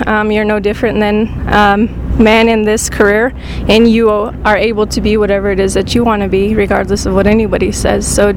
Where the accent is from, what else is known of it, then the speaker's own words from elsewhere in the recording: Questa, New Mexico, United States; now in Albuquerque, United States; I'm originally from Cuesta, New Mexico. That's where my parents currently live, and I am in Albuquerque, New Mexico.